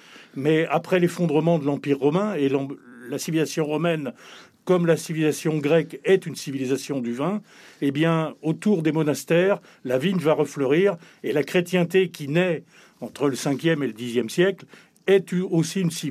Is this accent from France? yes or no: yes; Nantes, Pays de la Loire, France; Je suis nantais, donc je connais bien cette région.